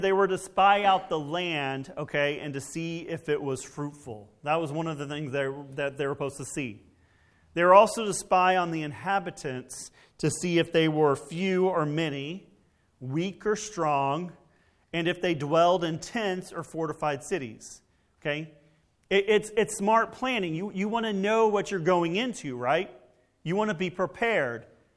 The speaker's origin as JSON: {"language": "English", "region": "Texas", "country": "United States", "tie": "born or raised there", "said": "Well, growing up in Texas, we had some massive grasshoppers."}